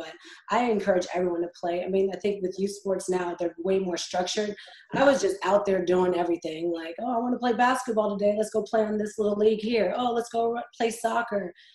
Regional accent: Houston, Texas, United States; And then growing up in Houston, the Houston Comets, the WNBA just started.

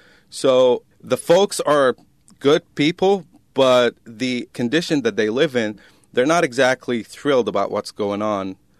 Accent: Lebanon; I said, I'm from Lebanon.

